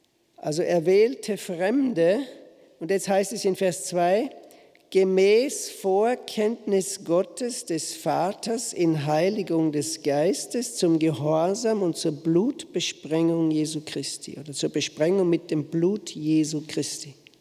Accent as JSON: {"language": "German", "country": "Austria", "lives_now": "Switzerland", "said": "ich bin in der Schweiz, ich bin kein Schweizer. Ich bin Österreicher, ich bin Ausländer in der Schweiz."}